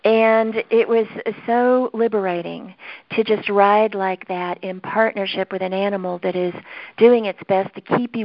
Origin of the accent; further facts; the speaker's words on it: Texas, United States; I'm from Texas, so I have all these weird pronunciations.